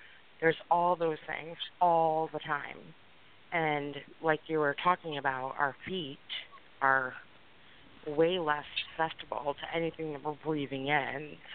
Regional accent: East Coast, United States; now in Northern California, United States; So, I'm Northern California. I'm actually from the East Coast, but here now.

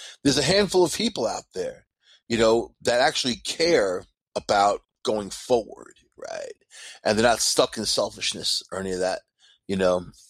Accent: Nevada, United States; Being I'm from Nevada and Area 51 is my backyard full of stuff.

